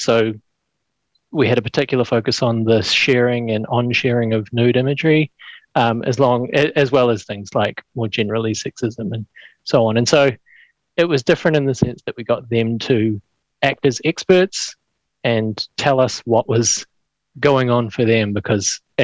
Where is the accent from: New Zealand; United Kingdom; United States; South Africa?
New Zealand; South Island; I mean, I'm from the South Island.